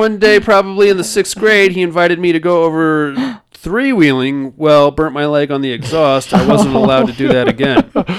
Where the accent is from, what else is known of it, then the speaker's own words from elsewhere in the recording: Puyallup, Washington, United States; I'm from Puyallup. Is that how you pronounce that?